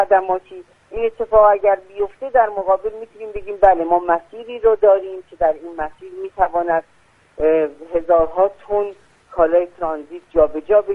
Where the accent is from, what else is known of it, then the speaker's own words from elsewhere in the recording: Iran; به عنوان یک شهروند، به عنوان یک ایرانی مطرح هست